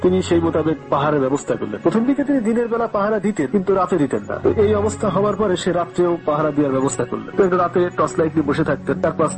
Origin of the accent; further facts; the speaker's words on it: Kotchandpur, Khulna Division, Bangladesh; শিরাইদাহের কোটচাঁদপুর থেকে … আমার গ্রামের নাম তালসার।